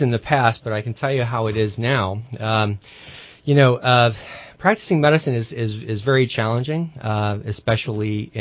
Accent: Chicago, Illinois, United States; also born or lived in Poland / South Florida; You know, I grew up in Southside Chicago. My parents and I came over from Europe, from Poland, and I'm first generation here. We moved down to South Florida, opened a family business, and I went to college down there

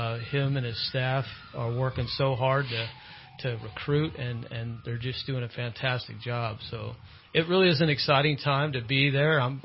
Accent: California, United States; And I grew up in the Bay Area, and I love California.

